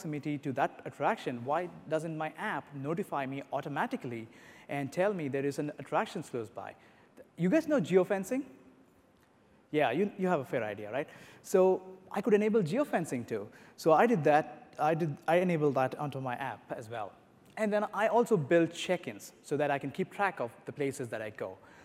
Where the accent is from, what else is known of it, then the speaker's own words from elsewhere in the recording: India; Especially because I come from India and we don't get to see these huge attractions out there.